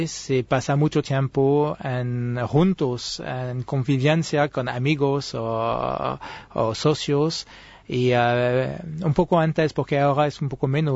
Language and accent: Spanish; Lyon, Auvergne-Rhône-Alpes, France; Spanish is a second language; en mi ciudad de Lyon, soy de Lyon, Lyon es la capital gastronómica de Francia